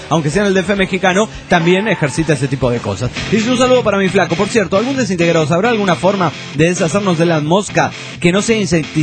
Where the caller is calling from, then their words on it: Stockholm, Stockholm County, Sweden; de Estocolmo, Suecia.